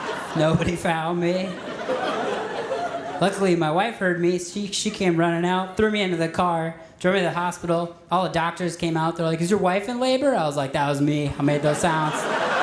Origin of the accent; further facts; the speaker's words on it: Minnesota, United States; I was like, well, I'm originally from Minnesota. I watch a lot of Minnesota sports